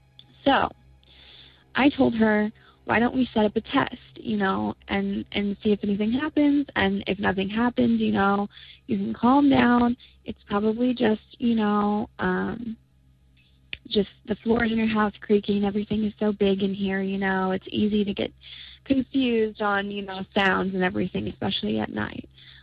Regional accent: Indiana, United States; I'm from Indiana

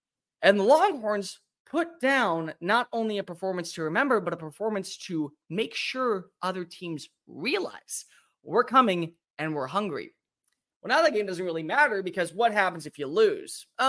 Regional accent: Texas, United States; I grew up in Texas. I'm not from Texas, but I grew up in Texas. My family's all from the Midwest

